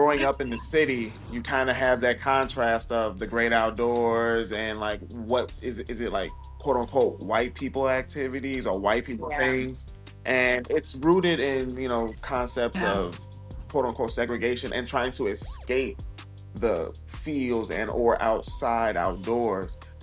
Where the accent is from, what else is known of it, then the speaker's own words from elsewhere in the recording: Illinois, United States; growing up in Illinois, it's very flat, quote unquote. If it wasn't for Chicago, it'd be swampland.